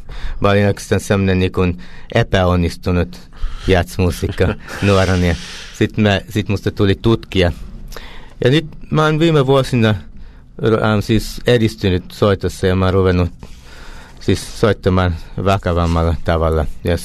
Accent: United States; Finnish is a second language; also born or lived in Finland; mä oon syntynyt Suomessa, mä kävin Suomessa syntymässä, siksi että mä olin vuoden vanha, kun mä lähdin täältä, niin suomi on mun äitini kieli, mutta ei äidin kieli. Niin mä aina asunut Yhdysvalloissa, ollut täällä, niin mä tulin lapsena

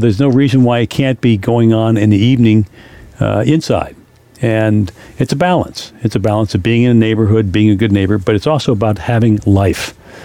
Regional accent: New York City, New York, United States; I grew up in New York City, and so, you know, if the sound of human beings bother you, then New York is not a good choice for you.

